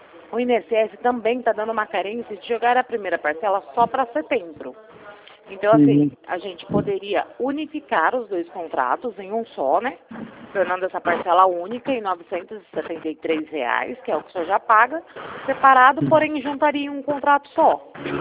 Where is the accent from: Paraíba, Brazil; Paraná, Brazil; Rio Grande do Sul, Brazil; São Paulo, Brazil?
São Paulo, Brazil; Marília; Eu sou de Marília